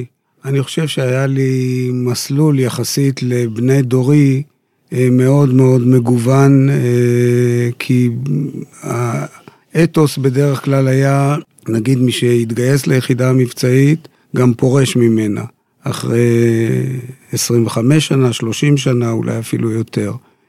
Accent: Kiryat Motzkin, Haifa District, Israel; now in Tel Aviv, Israel; חי בתל אביב כבר הרבה שנים, נולדתי וגדלתי בקריות, בקריית מוצקין

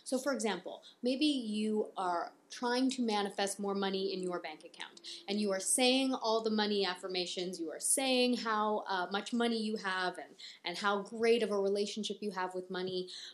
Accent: Canada; accent: Canadian; Is that my Canadian accent showing?

